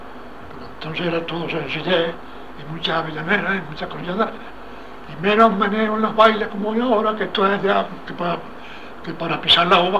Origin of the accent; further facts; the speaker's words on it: Andalusia, Spain; Hay que tener en cuenta que somos andaluces.